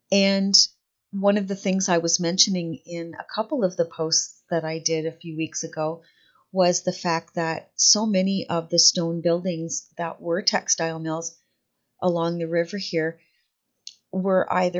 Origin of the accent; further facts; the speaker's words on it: Ontario, Canada; today's post is a picture of an old textile mill from my hometown in southern Ontario. A couple of weeks ago when I got back from Ontario in Canada from Christmas holidays, I posted a few pictures of the quaint little town that I'm from.